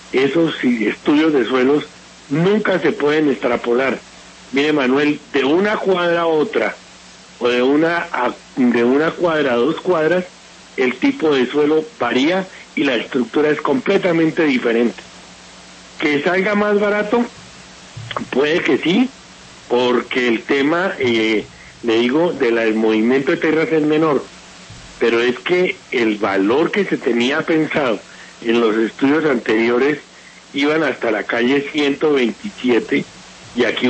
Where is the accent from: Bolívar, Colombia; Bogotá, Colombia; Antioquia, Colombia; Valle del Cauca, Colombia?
Bogotá, Colombia; Bogota; sobre todo como bogotano. Yo nací aquí en el barrio Ricaurte hace casi 70 años.